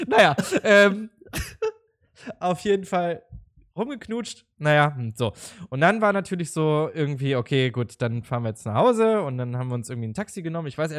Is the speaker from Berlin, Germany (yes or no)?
yes; Berlin, Germany; Und dann bist du da als Berliner auch noch, der also echt, ich sag jetzt mal, Partys gewohnt ist, ja.